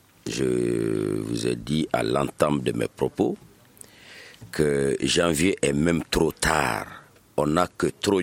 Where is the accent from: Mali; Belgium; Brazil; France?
Mali; en tant que Malien tout court